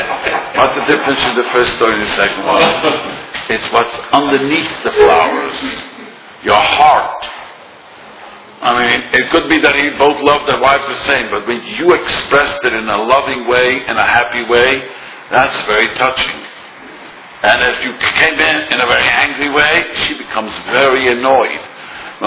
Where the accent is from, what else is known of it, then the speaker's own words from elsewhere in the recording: Williamsburg, New York, United States; I was raised and didn't know about Valentine's Day. We grew up in Williamsburg